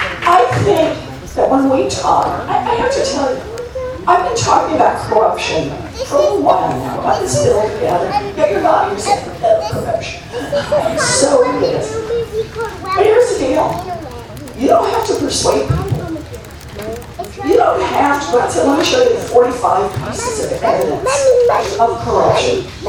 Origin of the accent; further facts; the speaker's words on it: Oklahoma, United States; Remember I told you I grew up in Oklahoma? All three of my brothers still live in Oklahoma.